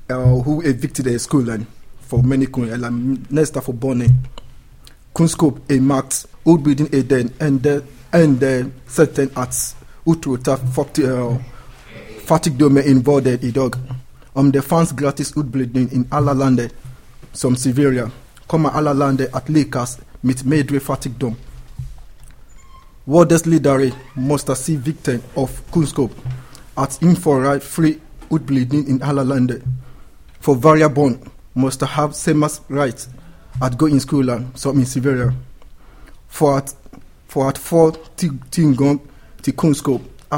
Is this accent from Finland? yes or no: no; Nigeria; Swedish is a second language; I mitt hemland Nigeria finns det brist på utbildning.